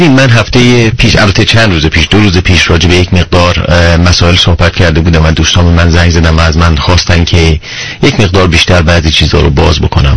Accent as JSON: {"language": "Persian", "country": "Iran", "said": "من اهل ایرانم"}